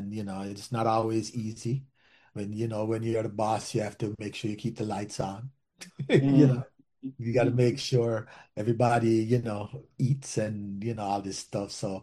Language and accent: English; Jamaica; All as much Caribbean islands are because even though, yeah, I am Jamaican and we have, we love Jamaica, this is something for all Caribbeans.